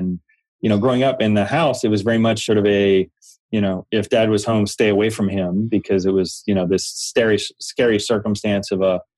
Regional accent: Pittsburgh, Pennsylvania, United States; So, growing up in Pittsburgh in an area called East Liberty. If you remember East Liberty, you better keep an eye on your purse.

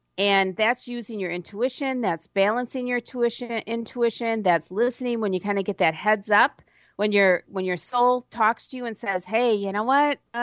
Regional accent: Midwest, United States; I'm from the Midwest originally.

